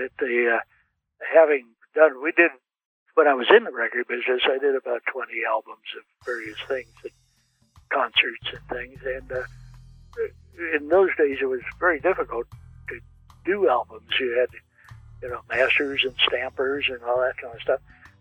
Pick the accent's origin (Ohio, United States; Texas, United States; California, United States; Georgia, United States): California, United States; Pasadena; now in Santa Barbara, United States; I was born in the Far East, which, wait a minute, and I'd say Pasadena, which is true.